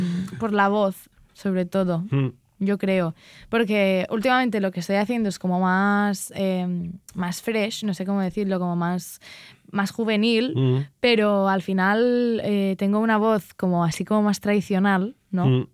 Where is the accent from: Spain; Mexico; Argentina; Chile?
Spain; Porto Colom, Balearic Islands; O sea, es como Felanitz y hay muchos pueblos y mi pueblo es Puerto Colom, que es un pueblo muy pequeñito.